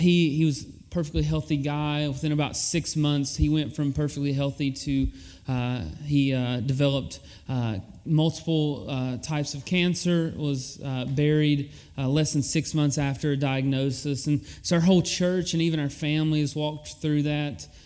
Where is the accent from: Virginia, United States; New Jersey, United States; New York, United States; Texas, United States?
Virginia, United States; I'm from Southwestern Virginia, but I say I'm from Southwest Virginia.